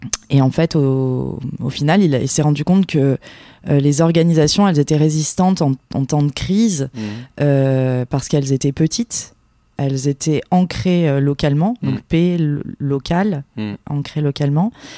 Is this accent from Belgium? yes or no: no; Auvergne-Rhône-Alpes, France; moi, je suis drômoise. Mmh. Je viens de Cray, donc dans le 26, à côté de l'Ardèche.